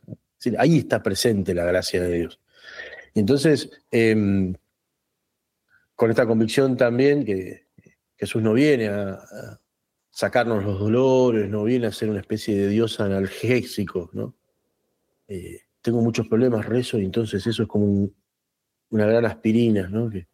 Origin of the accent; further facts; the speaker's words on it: Argentina; Transitar como argentinos la grieta, ¿no?